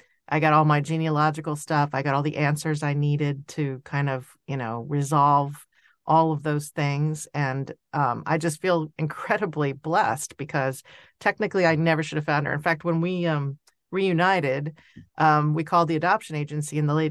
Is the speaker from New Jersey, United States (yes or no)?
yes; New Jersey, United States; born there; But I was from I was born in New Jersey, where it's a closed system.